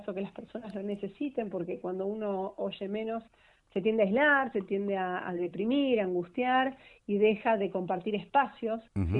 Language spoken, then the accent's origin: Spanish; Mar del Plata, Buenos Aires Province, Argentina; La abuela se perdía por el barrio en Mar del Plata, que es de donde soy yo